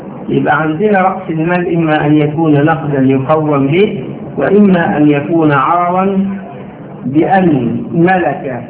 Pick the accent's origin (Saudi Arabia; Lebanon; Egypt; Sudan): Egypt; ما هي نفس المشكلة عندنا في مصر.